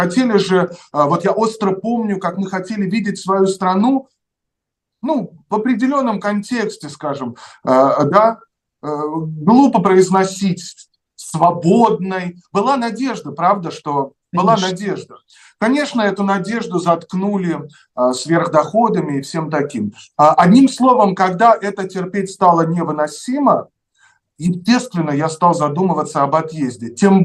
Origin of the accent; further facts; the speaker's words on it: Russia; moved away as an adult; 14 января вышел альбом музыкальный, и 21 января я уехал из России.